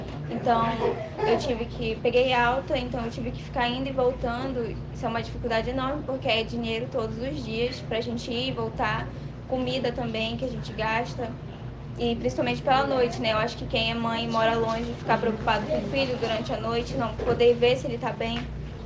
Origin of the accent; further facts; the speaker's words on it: Nova Olinda, Brazil; principalmente para mim, que sou de Nova Olinda